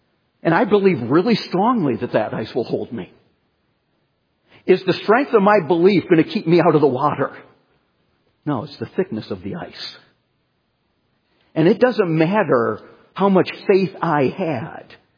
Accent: Michigan, United States; When I was growing up in Michigan, I spent a lot of time outdoors. There was a river right across the street from us.

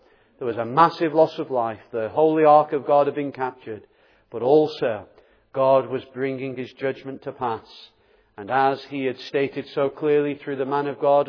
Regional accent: Southport, North West England, United Kingdom; When growing up in Southport

